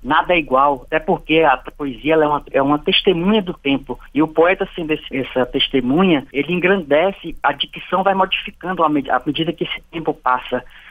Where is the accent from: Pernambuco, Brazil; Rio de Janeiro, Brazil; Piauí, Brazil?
Piauí, Brazil; moved away as an adult; Eu saí do Piauí com 22 anos de idade. Hoje eu estou com 30.